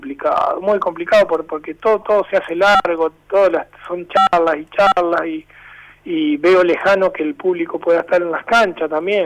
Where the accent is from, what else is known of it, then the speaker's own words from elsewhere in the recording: Santa Fe, Argentina; viste cómo somos acá en Santa Fe, como los argentinos